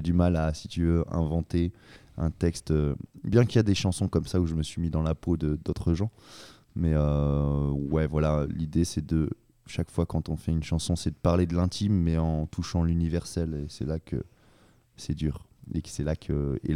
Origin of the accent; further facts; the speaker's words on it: Hauts-de-France, France; parce que moi je viens du Nord-Pas-de-Calais, donc avec toute une histoire de lutte et de musique également.